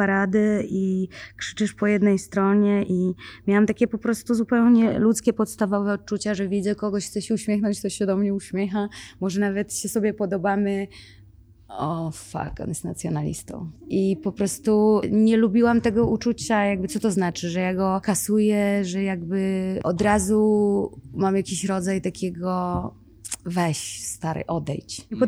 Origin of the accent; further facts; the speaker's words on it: Białystok, Podlaskie Voivodeship, Poland; Jakby jestem z Białegostoku